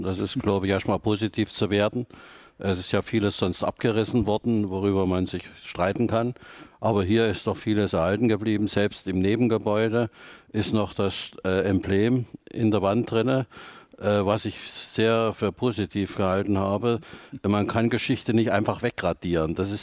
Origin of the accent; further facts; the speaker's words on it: East Germany, Germany; Ich war als Ossi sozusagen mit am Ehrentisch.